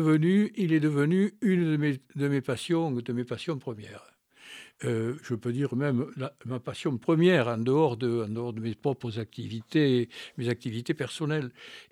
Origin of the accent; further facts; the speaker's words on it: Casteljaloux, Nouvelle-Aquitaine, France; now in Agen, France; je ne suis pas un Agenais de naissance. Je suis originaire de Casteljaloux, donc véritablement de la campagne où je suis né il y a fort longtemps